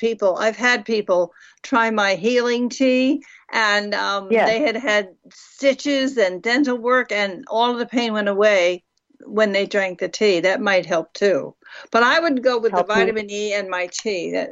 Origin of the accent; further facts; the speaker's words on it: New Jersey, United States; I grew up in Bergen County, New Jersey, right across the Tappan Zee Bridge from you.